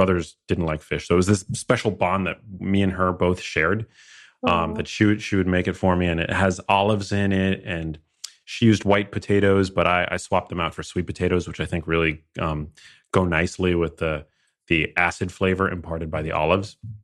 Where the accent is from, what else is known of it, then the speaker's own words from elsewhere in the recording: New York City, New York, United States; because I grew up in New York City, as I mentioned, and I went to school in Miami.